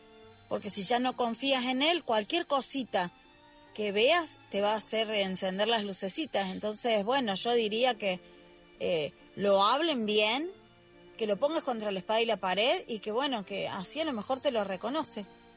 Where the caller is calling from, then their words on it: Argentina; desde Argentina